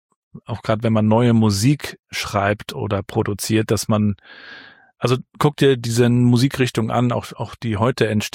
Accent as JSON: {"language": "German", "town": "Rostock", "region": "Mecklenburg-Vorpommern", "country": "Germany", "tie": "born or raised there", "said": "in Warnemünde, in diesem Teil von Rostock, wo ich aufgewachsen bin"}